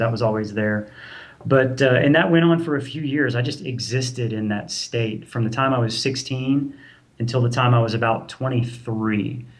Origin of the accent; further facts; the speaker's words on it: Georgia, United States; and I grew up in Georgia here in the Bible Belt, right?